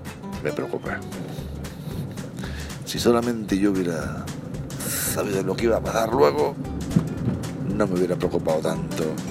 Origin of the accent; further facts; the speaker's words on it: Galicia, Spain; Yo tengo 45 años. ¿Y de dónde? Yo soy de Galicia. Nunca había salido de Galicia